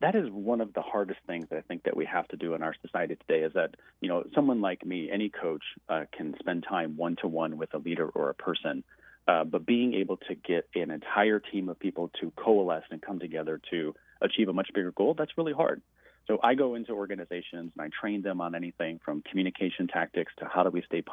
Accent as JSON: {"language": "English", "region": "Michigan", "country": "United States", "tie": "born or raised there", "moved": "as an adult", "lives_now": "Phoenix, United States", "said": "So I was born and raised in Michigan. So the first 24 years of my life were in the state of Michigan."}